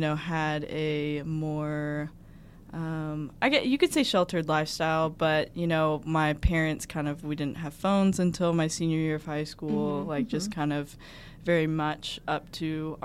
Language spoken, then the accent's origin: English; Louisville, Kentucky, United States; I'm from Louisville, Kentucky. I was born and raised there.